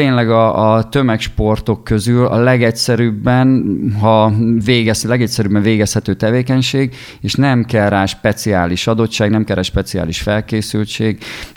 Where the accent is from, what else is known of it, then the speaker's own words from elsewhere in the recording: Szabolcs-Szatmár-Bereg, Hungary; mert nyírségi gyerek vagyok